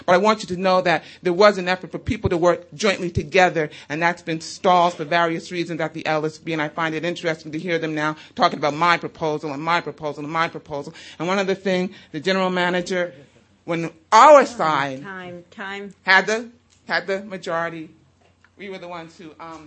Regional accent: New Jersey, United States; I'm with WBAI, and I'm from New Jersey.

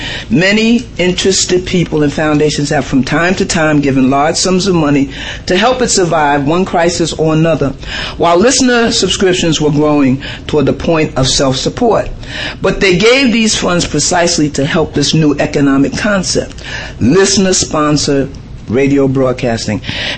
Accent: Brooklyn, New York, United States; I hail from the People's Republic of Brooklyn most proudly.

